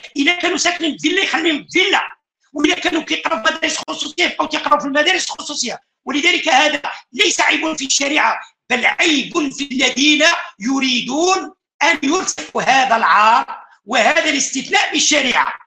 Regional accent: Morocco; حينما نذهب إلى قانون المؤسسات التعليمية عندنا في المغرب

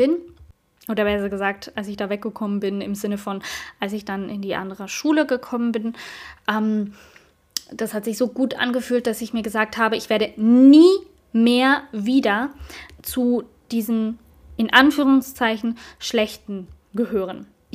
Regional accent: Switzerland; bei uns in der Schweiz heißt die Grundschule Primarstufe

